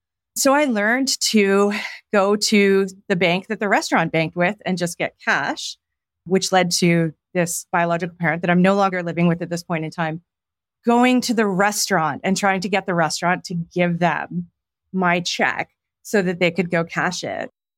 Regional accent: Ontario, Canada; Difficult. I grew up very poor in Northern Ontario.

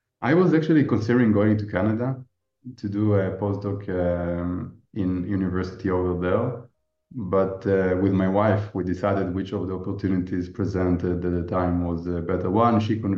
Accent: Israel; I was born and raised in Israel.

